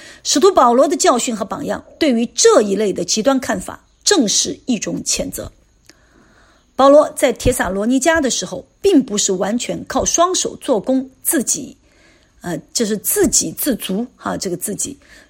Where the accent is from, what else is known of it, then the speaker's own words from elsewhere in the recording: Sichuan, China; 像我们四川人那个丈夫做饭是最多的啊